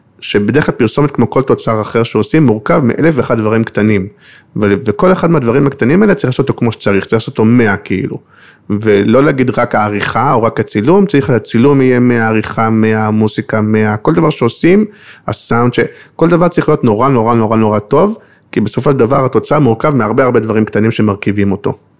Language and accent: Hebrew; Kfar Saba, Central District, Israel; אני גדלתי בכפר סבא